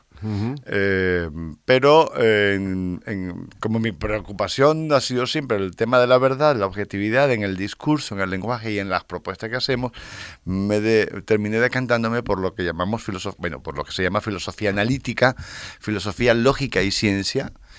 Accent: Venezuela; moved away as an adult; now in Spain; Y tuvimos que salir de Venezuela, digo tuvimos porque nos vinimos dos, por la persecución política y la violencia en el entorno, nos vinimos dos a España

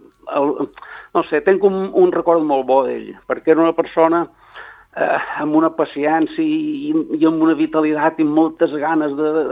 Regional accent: Ibiza, Balearic Islands, Spain; born there; contràriament a el que pensa molta gent, que jo som de Santa Eulària, de Sant Miquel, tal, jo som nascut a Sa Penya, som penyero.

